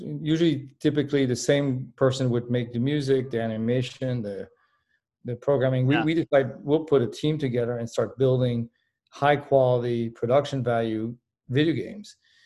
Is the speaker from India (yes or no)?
no; Paris, Île-de-France, France; moved away as an adult; now in United States; it started at the University of Michigan when I moved there from Paris, France, where I was growing up.